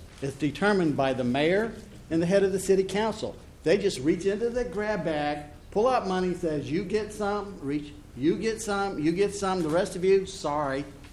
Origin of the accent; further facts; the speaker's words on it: Rochester, United States; I'm from Rochester. I'm a voter. I'm a Tea Party leader, and I'm a citizen of Rochester.